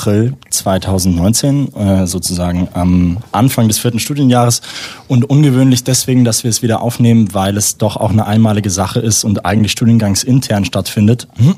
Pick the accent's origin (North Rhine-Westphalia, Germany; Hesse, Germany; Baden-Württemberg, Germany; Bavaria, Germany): Bavaria, Germany; Fürstenfeldbruck; während einer Kindervorführung in Fürstenfeldbruck in meinem Heimatdorf gemerkt